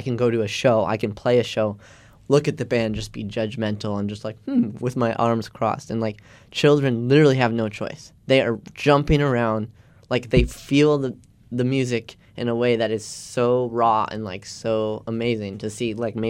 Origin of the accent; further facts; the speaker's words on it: Vancouver, British Columbia, Canada; So I grew up in Vancouver, Canada, hence the final destination being Vancouver, Canada.